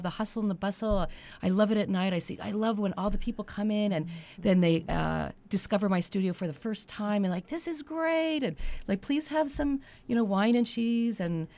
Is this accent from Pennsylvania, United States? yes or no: yes; Allentown, Pennsylvania, United States; Well, actually, I am born and raised in Allentown, so my journey was actually going to Bethlehem, and now I'm back.